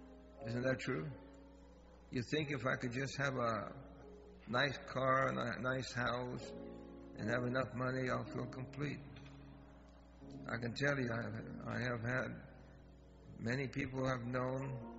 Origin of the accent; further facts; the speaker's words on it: Puerto Rico; I didn't want them to know I was from Puerto Rico.